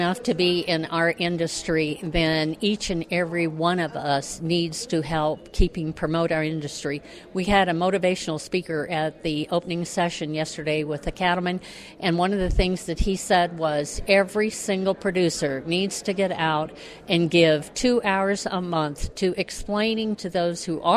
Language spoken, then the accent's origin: English; Lake Placid, Florida, United States; I am from Lake Placid, Florida.